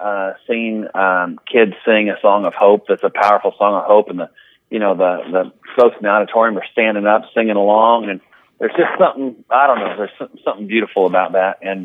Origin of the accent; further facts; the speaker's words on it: Midwest, United States; And like, I grew up in the Midwest